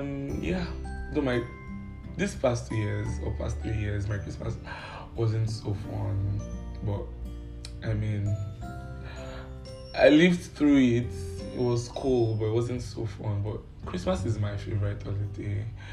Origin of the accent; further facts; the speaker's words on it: Ondo, Nigeria; it's the fact that I'm a Yoruba boy, you know? I'm from Ondo State, and I always got an A in Yoruba in secondary school.